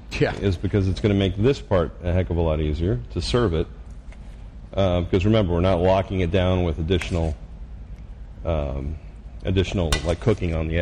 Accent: California, United States; I mean, I like Carl's Jr. because I grew up in California.

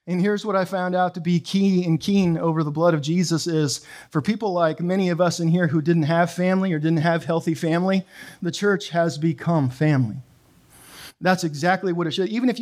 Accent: Canada; And by the way, I don't vote because I'm Canadian and I'm going to keep it that way.

